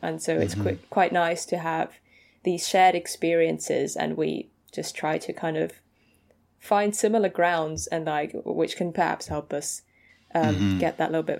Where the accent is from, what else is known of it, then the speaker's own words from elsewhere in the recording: Switzerland; English is a second language; now in Bristol, United Kingdom; I am currently in my third year at University of Bristol doing English. I'm originally from Switzerland, so excuse the accent.